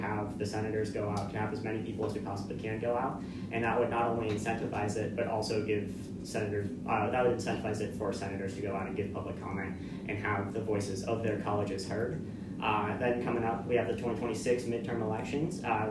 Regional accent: Reno, Nevada, United States; Born and raised in Reno, I'm a first-year student.

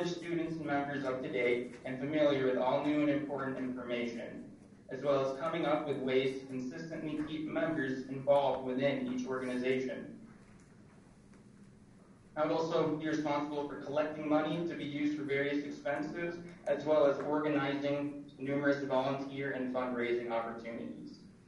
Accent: Las Vegas, Nevada, United States; I grew up in Las Vegas, Nevada, where I attended Silverado High School and graduated in the class of 2015.

